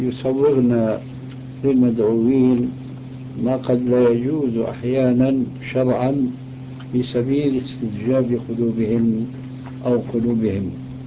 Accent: Syria; وأنا شامي طبعا،

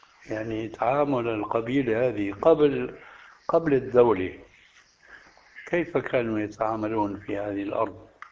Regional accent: Syria; هذا كما وقع عندنا في سوريا وربما في بلاد أخرى

